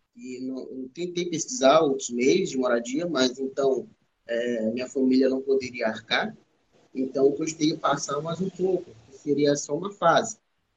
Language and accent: Portuguese; Maranhão, Brazil; Além de sofrer várias humilhações de lá, por ser maranhense